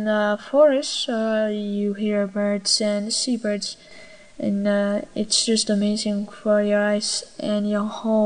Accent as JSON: {"language": "English", "town": "Riverhead", "region": "New York", "country": "United States", "tie": "born there", "said": "I was born in 1998, I am 13 years old. I was born in Riverhead."}